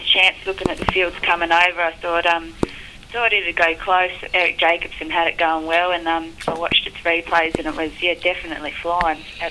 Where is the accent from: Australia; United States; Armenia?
Australia; St Helens, Tasmania; Born and bred in St Helens on the East Coast. Since then, my family's relocated to Hobart. Yeah, but I lived here for most of my life. I've only been on the mainland now for 4 years.